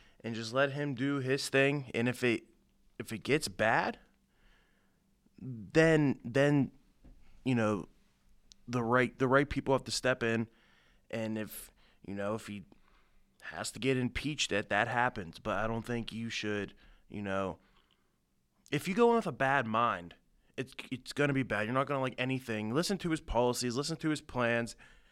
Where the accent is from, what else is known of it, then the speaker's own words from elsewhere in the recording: Pittsburgh, Pennsylvania, United States; Yeah, I'm from the Pittsburgh area.